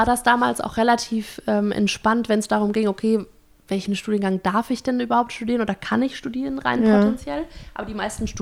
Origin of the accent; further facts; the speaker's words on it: Weinheim, Baden-Württemberg, Germany; ich komme aus Weinheim, südlich von Frankfurt. Also es ist nochmal ein paar Kilometer südlich.